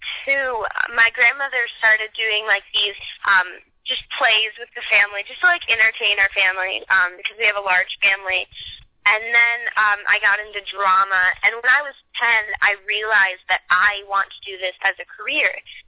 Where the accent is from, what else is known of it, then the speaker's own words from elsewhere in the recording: Michigan, United States; I'm from Michigan.